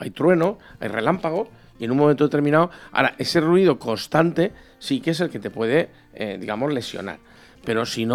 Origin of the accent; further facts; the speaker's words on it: Valencian Community, Spain; Según eso, pues somos unos bárbaros los valencianos